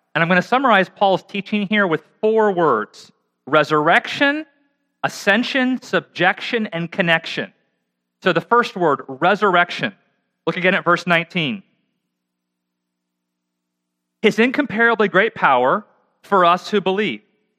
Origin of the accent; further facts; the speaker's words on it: United States; I've got to confess, as an American, the whole British monarchy thing, I never quite get it.